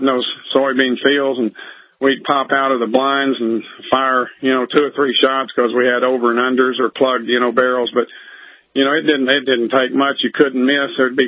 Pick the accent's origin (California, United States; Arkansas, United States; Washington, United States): Arkansas, United States; and I'm from Arkansas. I grew up there.